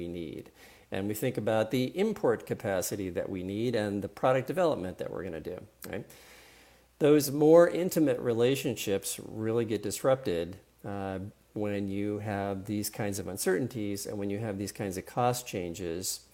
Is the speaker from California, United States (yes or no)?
yes; San Diego, California, United States